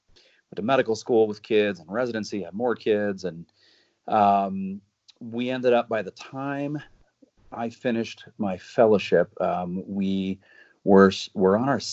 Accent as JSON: {"language": "English", "town": "Denver", "region": "Colorado", "country": "United States", "tie": "born or raised there", "said": "I grew up in the Denver area, and, you know, I grew up in a Baptist church with Troy and his family"}